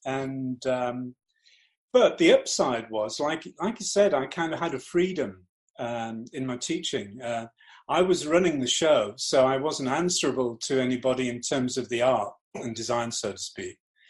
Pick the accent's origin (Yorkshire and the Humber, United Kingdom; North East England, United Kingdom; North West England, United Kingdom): North East England, United Kingdom; I grew up in the Northeast. I went down to London to art school.